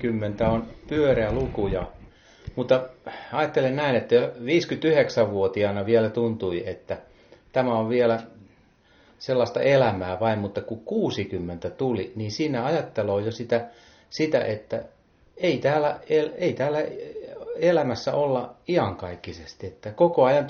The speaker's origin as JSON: {"language": "Finnish", "town": "Teuva", "region": "South Ostrobothnia", "country": "Finland", "tie": "born or raised there", "said": "Olen syntyperäinen teuvalainen ja saanut asua uskovien isän ja äidin luona pitkään."}